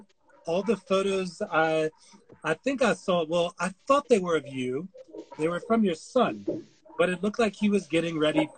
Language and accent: English; United States; And being an American, obviously, I love this cap.